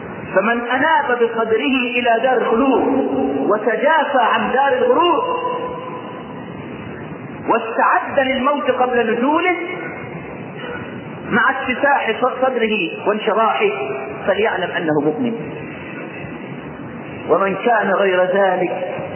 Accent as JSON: {"language": "Arabic", "country": "Egypt", "said": "الجنيهات كان زمان في عندنا في مصر الجنيه ذهب"}